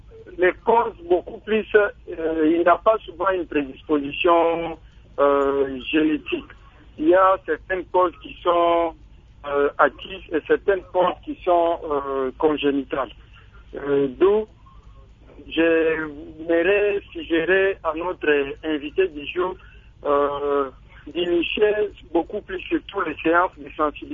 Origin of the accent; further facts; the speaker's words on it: DR Congo; chez nous, en RDC